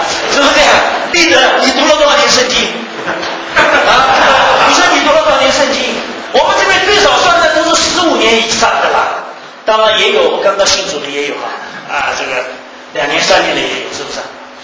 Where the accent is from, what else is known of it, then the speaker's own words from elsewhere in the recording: China; 你们以色列管我中国人什么关系？